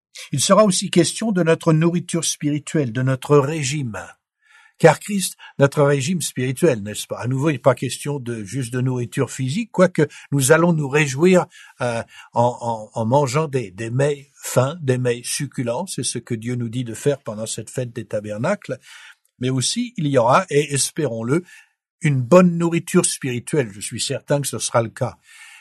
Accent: France; Je suis français, donc j'aime bien le bon pain.

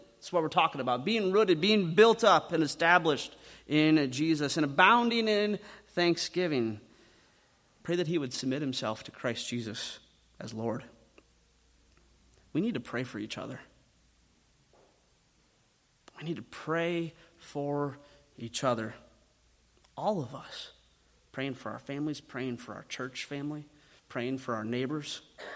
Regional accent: Rock Rapids, Iowa, United States; I think of the pastor that I had growing up in Rock Rapids.

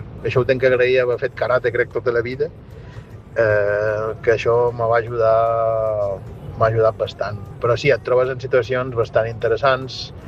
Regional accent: Palma, Balearic Islands, Spain; born there; vaig néixer, i amb molt d'orgull, a la Clínica Miramar, a Palma. La meva mare va decidir anar a parir a Palma i som nascut a Palma de Mallorca. Encara que sigui eivissenc per una part

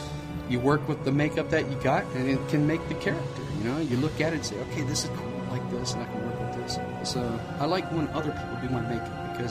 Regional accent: the South, United States; now in Columbus, United States; well, you know, I'm from the South myself, and I grew up down there in the swamp, and we moved up here, and now here I am in Columbus, Ohio

